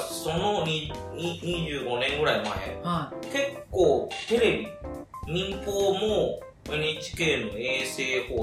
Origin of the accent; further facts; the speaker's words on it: Shikoku, Japan; 地元は四国なんですけど、まあ、四国からその兵庫県宝塚までよく見に行ってましたね。